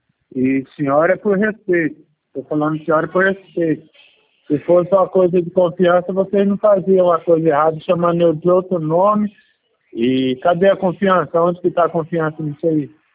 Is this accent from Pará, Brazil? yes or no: no; Mato Grosso do Sul, Brazil; Eu sou aqui de Mato Grosso do Sul.